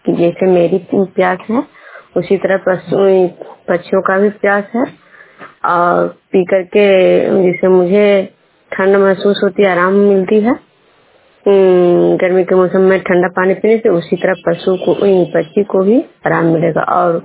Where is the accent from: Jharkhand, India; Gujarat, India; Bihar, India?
Bihar, India; Khajra; मैं विष्णुपुर ग्राम खजरा पंचायत नालंदा जिला नवनेश्वर प्रखंड के निवासी हूँ।